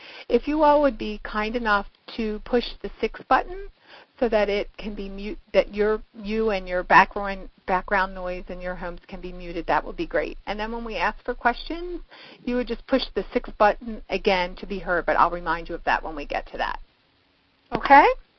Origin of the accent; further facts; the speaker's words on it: Baltimore, Maryland, United States; she traveled to Baltimore, which is my hometown, and stayed with my husband and I for the weekend